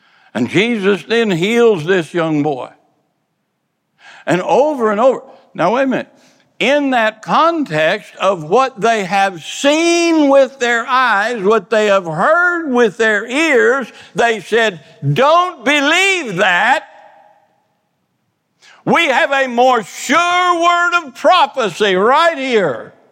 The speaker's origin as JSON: {"language": "English", "region": "Kansas", "country": "United States", "said": "I'm from Kansas. I like them both."}